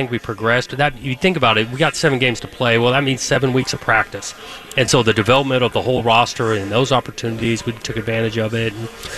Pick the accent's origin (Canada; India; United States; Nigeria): United States; California; I'm a West Coast guy. I grew up in Southern California, obviously played here, coached in this league for a while.